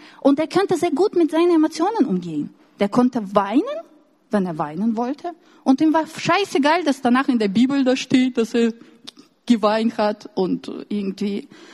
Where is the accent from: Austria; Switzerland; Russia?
Russia; German is a second language; als Russin und die in sowjetischer Prägung und Kultur aufgewachsen bin